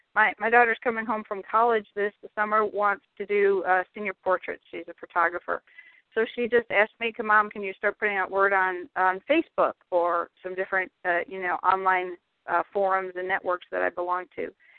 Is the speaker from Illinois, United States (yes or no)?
no; Cincinnati, Ohio, United States; He's a 17-year-old student here in my hometown of Cincinnati